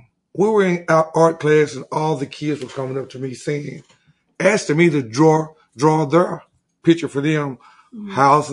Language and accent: English; Fort Worth, Texas, United States; No, I'm from Fort Worth, Texas.